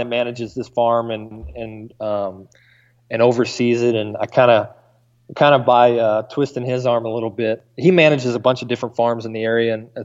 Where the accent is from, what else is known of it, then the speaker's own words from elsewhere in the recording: East Coast, United States; I grew up in, I think we talked about on one of the podcasts, but I grew up on the East Coast.